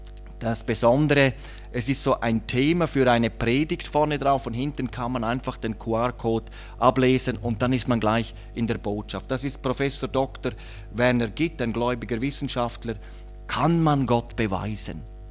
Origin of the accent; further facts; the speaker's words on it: Switzerland; ich komme ja aus der Schweiz